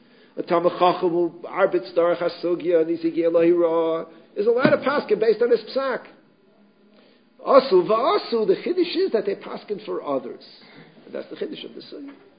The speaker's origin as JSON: {"language": "English", "region": "New York", "country": "United States", "tie": "born or raised there", "said": "When I was growing up in New York, it's pretty much any Shaila that came up, what does Rav Moshe say?"}